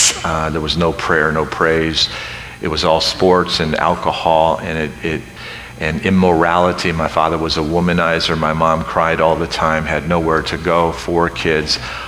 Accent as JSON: {"language": "English", "town": "Mansfield", "region": "Ohio", "country": "United States", "lives_now": "Albany, United States", "said": "But in reality, I'm from Mansfield, Ohio. God called me to New York."}